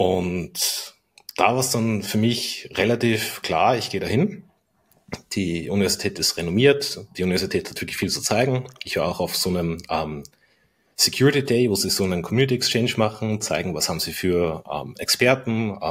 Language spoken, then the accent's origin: German; Austria; bei uns in Österreich heißt es Matura, in Deutschland heißt es ja Abi